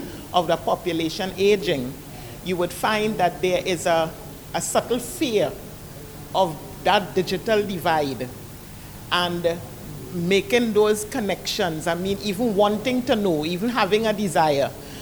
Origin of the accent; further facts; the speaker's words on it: Trinidad & Tobago; I come also from Trinidad, from the Ministry of the People and Social Development.